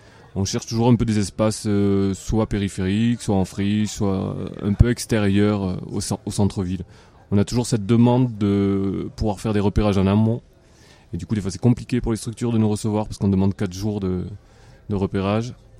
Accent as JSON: {"language": "French", "region": "Nouvelle-Aquitaine", "country": "France", "said": "moi, je viens donc du Pays Basque, et à Baïgorri, un tout petit village"}